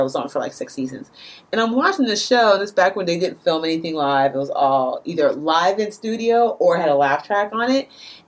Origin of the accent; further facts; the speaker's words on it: United States; That's T-A-N-J-A, which is why I said Tanja. Because I'm American.